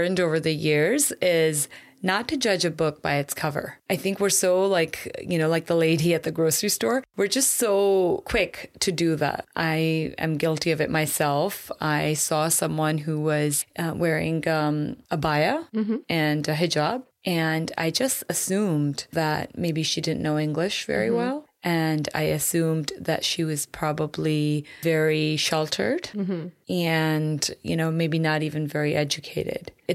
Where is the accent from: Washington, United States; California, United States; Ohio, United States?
Washington, United States; Seattle; So growing up in Seattle, I told you, you know, it was a multicultural school.